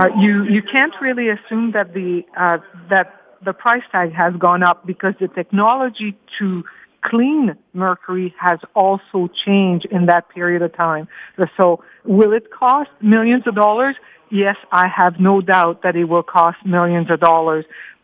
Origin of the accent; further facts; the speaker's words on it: Sudbury, Ontario, Canada; I come from Sudbury. In Sudbury, we have seen what environmental disaster did.